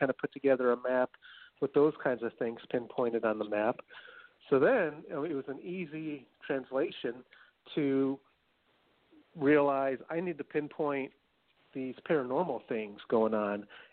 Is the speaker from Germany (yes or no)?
no; Chicago, Illinois, United States; moved away as an adult; Now, I grew up in the Chicago area, you know, in the 70s and 80s, and then I came to Ohio to go to college in the late 80s and 90s